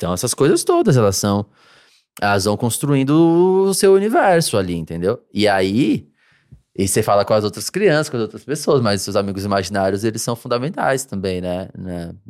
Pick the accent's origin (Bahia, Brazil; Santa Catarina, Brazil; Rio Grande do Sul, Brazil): Rio Grande do Sul, Brazil; eu sou do Intercap. Abri minha portinha lá no meu bairro e comecei a trabalhar.